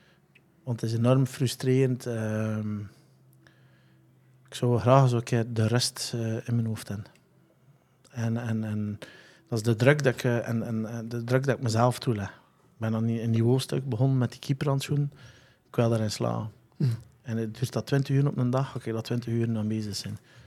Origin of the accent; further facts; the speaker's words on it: Waregem, Flanders, Belgium; Nee, dat was in Warhem.